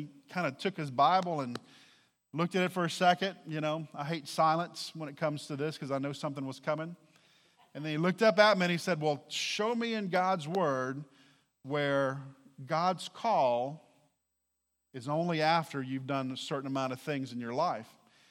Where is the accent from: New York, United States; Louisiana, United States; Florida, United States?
Louisiana, United States; New Iberia; Now, I'm from South Louisiana. I'm from New Iberia. The Bayou Teche was, you know, 150 yards from my house, so I grew up playing there, all that kind of stuff.